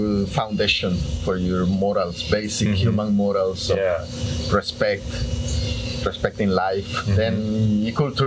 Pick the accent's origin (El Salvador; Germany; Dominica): El Salvador; moved away as an adult; now in United States; I'm from El Salvador. I came to the United States in the fall of 2000.